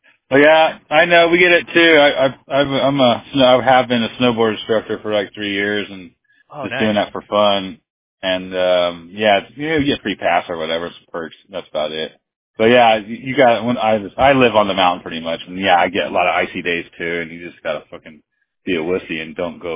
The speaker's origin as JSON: {"language": "English", "town": "Hollywood", "region": "California", "country": "United States", "tie": "born or raised there", "also_born_or_lived": "Santa Clarita Valley", "said": "Yeah, I grew up in Hollywood as a kid."}